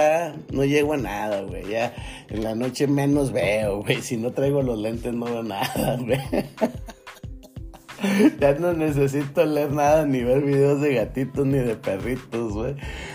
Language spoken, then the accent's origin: Spanish; Torreón, Coahuila, Mexico; ella es de Chihuahua y yo soy de Torreón, y aunque ambos somos del norte, pues no.